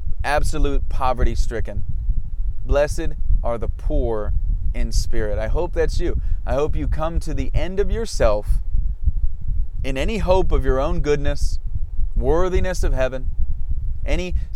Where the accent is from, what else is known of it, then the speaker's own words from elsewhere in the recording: United States; what I experienced growing up as an American youth